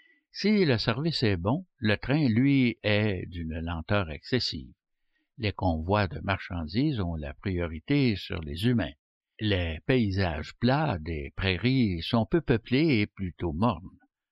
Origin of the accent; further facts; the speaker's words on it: Quebec City, Quebec, Canada; born there; Halifax, Québec, ma ville natale, se métamorphose